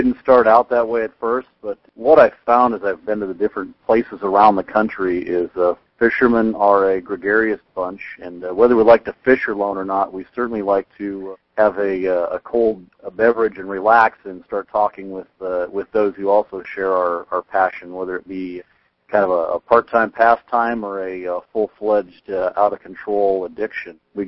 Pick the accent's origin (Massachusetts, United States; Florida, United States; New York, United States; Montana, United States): Montana, United States; the best trout water in the world right there in north central Montana, and Missouri River ran through my hometown, and grew up in an age when I could disappear at pretty much daylight and not be home until either supper or after sunset.